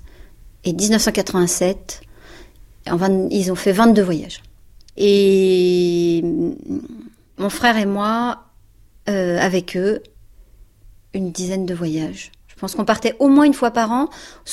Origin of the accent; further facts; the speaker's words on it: Paris, Île-de-France, France; born there; j'ai 49 ans, je suis née à Paris dans le 13e. On habitait dans le 9e